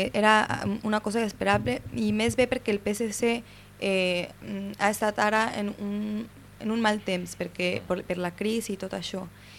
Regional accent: Catalonia, Spain; quan va gent d'aquí de Catalunya, de vegades de dir que són espanyols, no, jo sóc català

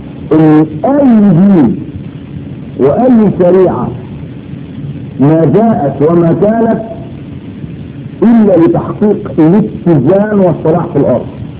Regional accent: Egypt; ويسرقوا العربيات ويسرقوا الانبر يأذنين كمان عندنا في مصر

